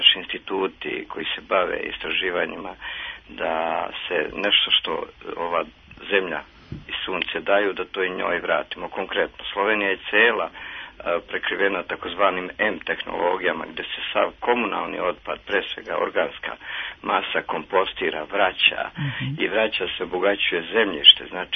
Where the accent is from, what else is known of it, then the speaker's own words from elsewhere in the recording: Dragačevo, Moravica District, Serbia; Ja sam iz Dragača